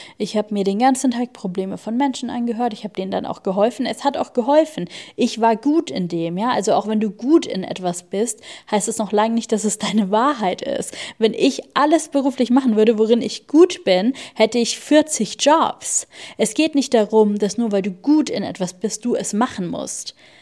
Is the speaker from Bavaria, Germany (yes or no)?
yes; Bavaria, Germany; ob das einfach ein bayerischer Spruch ist aus meiner Heimat